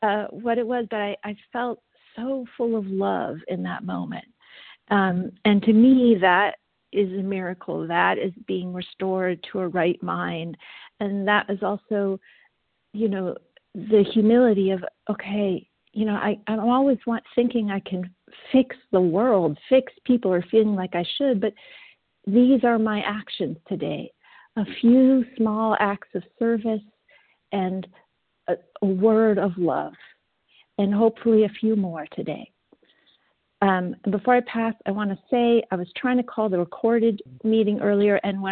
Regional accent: United States; I'm American, so I say these things.

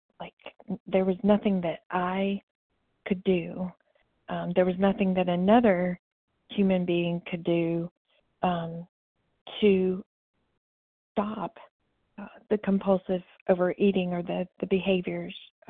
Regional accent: Alabama, United States; from Alabama, compulsive overeater.

